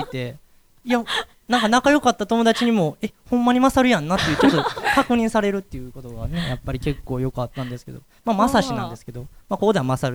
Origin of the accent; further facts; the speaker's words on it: Kansai, Japan; accent: Kansai dialect; でもその方が僕関西弁なんですけども